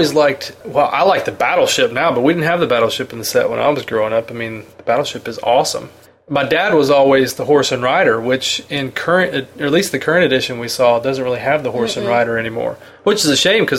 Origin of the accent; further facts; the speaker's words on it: North Carolina, United States; growing up in North Carolina, I always wanted to make sure they had North Carolina Avenue.